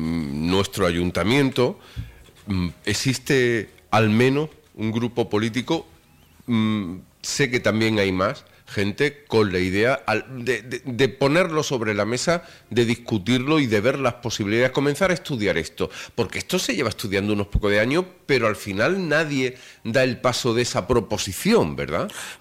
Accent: San Fernando, Andalusia, Spain; Nos sentimos más isleños que sanfernandinos

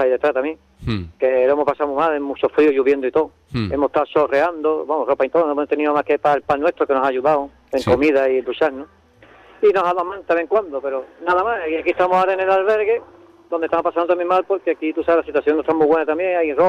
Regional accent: Cádiz, Andalusia, Spain; Yo soy de Cádiz capital.

